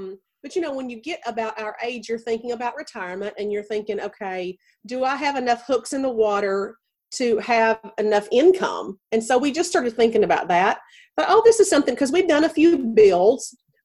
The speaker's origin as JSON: {"language": "English", "region": "the South", "country": "United States", "accent": "Southern", "said": "It's so funny you brought up my accent, Lord. Like, I know that I'm have a little Southern in there, but like, everybody's like, oh, we just love to hear you talk. And I'm like, they probably think I'm so country or corn pone"}